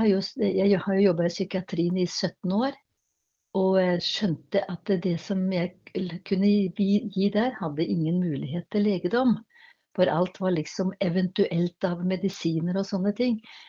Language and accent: Norwegian; Innlandet, Norway; now in Larvik, Norway; Nei, jeg er ikke sunnmøring. Jeg har vokst opp med … så jeg er hedmarking. Så, men det er mange år siden jeg bodde på Hedmarken. I dag så bor jeg i Larvik, gift der og har vært bodd i Larvik siden 1972